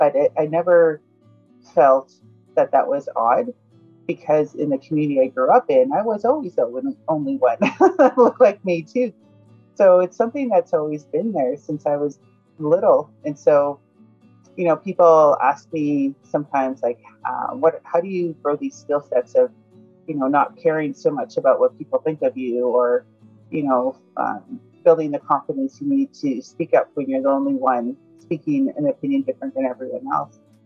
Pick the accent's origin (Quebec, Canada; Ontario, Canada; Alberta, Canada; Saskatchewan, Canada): Alberta, Canada; I grew up in Northern Alberta, small rural farming community. The closest town was maybe 67 people.